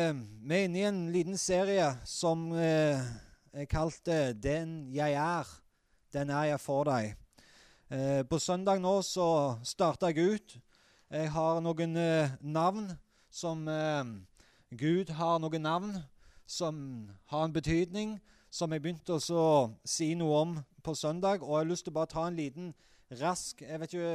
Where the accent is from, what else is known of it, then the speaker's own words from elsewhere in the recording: Eastern Norway, Norway; Det er klart, men som østlending så blir det litt mer sånn.